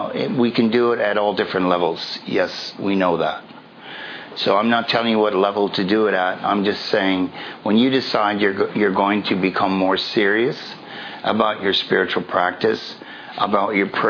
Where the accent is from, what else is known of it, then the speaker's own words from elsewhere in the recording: Regina, Saskatchewan, Canada; moved away as an adult; now in Toronto, Canada; When I became a devotee at the age of 23, I moved away from my home in the middle of Canada, my hometown, Regina. I moved to Toronto, 2,000 miles away. And I moved into the ashram with a whole bunch of strangers, devotees.